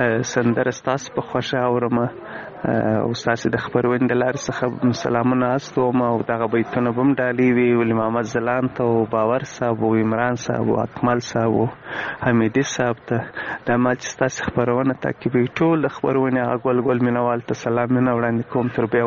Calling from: Kandahar, Afghanistan; زه د کندهار څخه

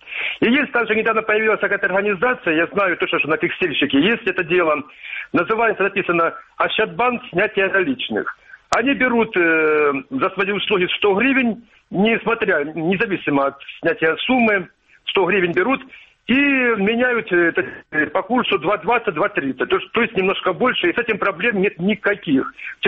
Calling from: Kramatorsk, Donetsk Oblast, Ukraine; Краматорск.

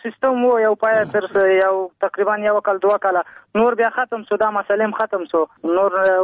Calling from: Kabul, Afghanistan; د کابل ولایت د برښناکوت څخه تاسو بړی کې.

